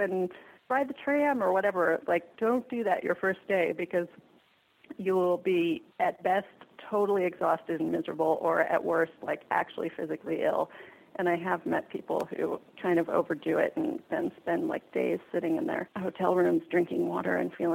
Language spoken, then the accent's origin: English; Albuquerque, New Mexico, United States; But it's funny because I grew up in Albuquerque, and of course I hated it. It was totally boring, and I couldn't wait to leave.